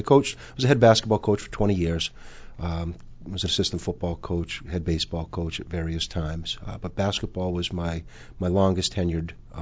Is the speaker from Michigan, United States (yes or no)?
no; Somersworth, New Hampshire, United States; Somersworth, New Hampshire is where I grew up, and I played basketball and baseball at Plymouth State.